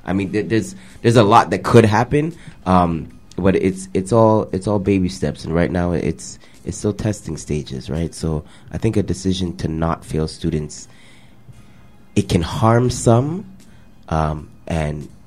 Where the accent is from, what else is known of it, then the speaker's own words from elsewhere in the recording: Toronto, Ontario, Canada; I grew up in Driftwood, so that's my heart. That's my home right there.